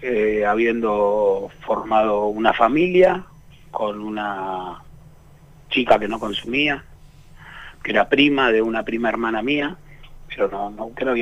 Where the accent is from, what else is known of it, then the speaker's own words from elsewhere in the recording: Buenos Aires, Argentina; soy del barrio de Flores.